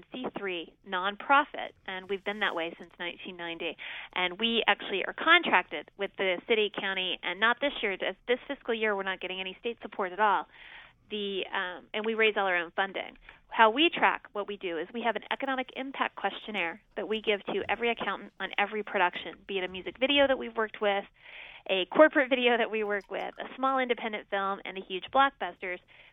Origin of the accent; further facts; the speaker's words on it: California, United States; now in Pittsburgh, United States; I've been here since 94, and I was brought here from California originally because of my relationships in the film industry.